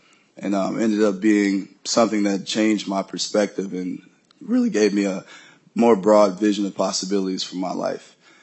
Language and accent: English; Chicago, Illinois, United States; now in Minnesota, United States; I'm from Chicago initially, and my parents wanted to take a leap of faith of moving here to Minnesota